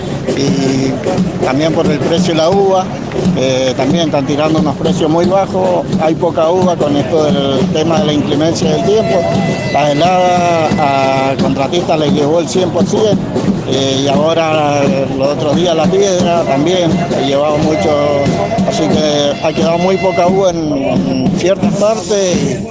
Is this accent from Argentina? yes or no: yes; Santa Rosa, Mendoza, Argentina; soy de Santa Rosa, de Mendoza, y venimos a pelear por un salario digno